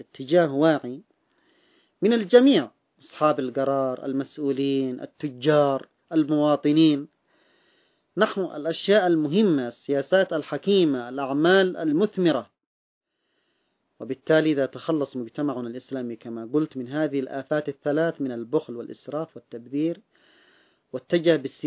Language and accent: Arabic; Yemen; حتى عندنا في اليمن المقومات الاقتصادية ضخمة